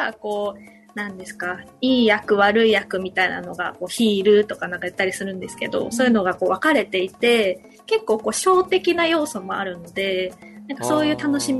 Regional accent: Tokyo, Japan; also born or lived in Kagoshima; now in Kanagawa, Japan; 地元生まれは鹿児島で、でもほとんども東京で育ってる感じですね。

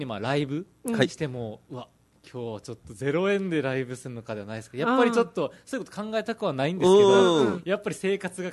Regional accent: Ogimi, Okinawa, Japan; moved away as an adult; 大宜味にいて、まあ、ちょこちょこでも東京に行ったりはしてたんですよ

